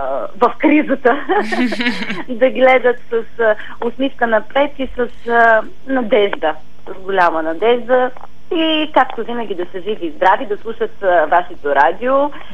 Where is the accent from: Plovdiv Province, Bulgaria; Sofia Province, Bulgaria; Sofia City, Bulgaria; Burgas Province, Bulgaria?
Plovdiv Province, Bulgaria; Laki; вече не ръководя децата към моя роден град Лъки